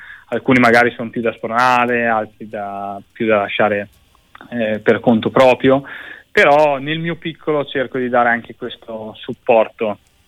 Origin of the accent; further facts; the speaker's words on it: Castrocaro, Emilia-Romagna, Italy; Sì, sono romagnolo da Castrocaro.